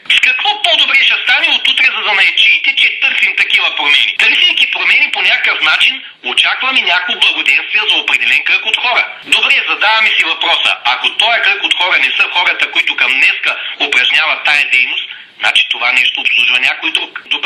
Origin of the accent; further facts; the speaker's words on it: Gabrovo, Gabrovo Province, Bulgaria; ни говорят до нас като габровци